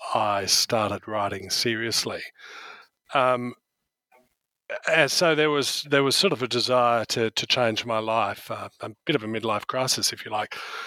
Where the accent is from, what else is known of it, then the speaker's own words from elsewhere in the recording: Australia; I'm an Australian historian, and my Unauthorised History of Australia series